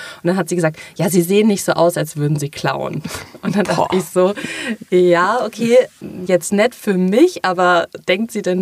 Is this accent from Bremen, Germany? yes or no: no; North Rhine-Westphalia, Germany; ich komme ursprünglich aus NRW